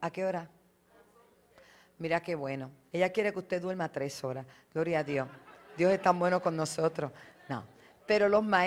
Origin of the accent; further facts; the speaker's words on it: Toa Alta, Puerto Rico; así que soy de Toalta y soy de Bayamón. Y soy de Puerto Rico